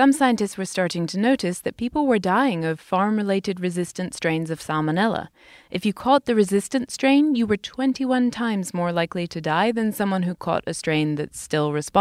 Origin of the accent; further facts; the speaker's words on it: United Kingdom; In my home country, Britain, the government had banned the use of antibiotics as growth promoters in farm animals as early as 1971.